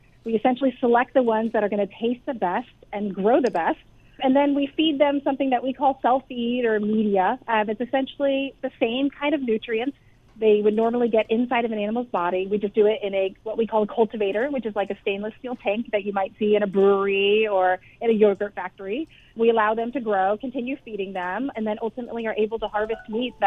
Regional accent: Texas, United States; I'm from Texas and I love my meat.

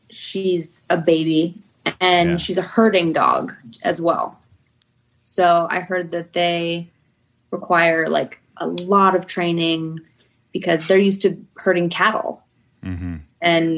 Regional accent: Kentucky, United States; born there; It's so strange, too, whenever I think about that I was born in Kentucky. Like, does that kind of make me a Southern woman?

